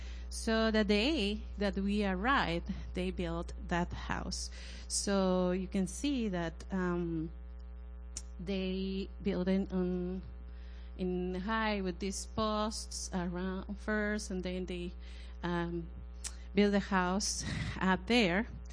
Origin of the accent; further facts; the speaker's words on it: Costa Rica; English is a second language; since we are from Costa Rica and we have a tropical weather.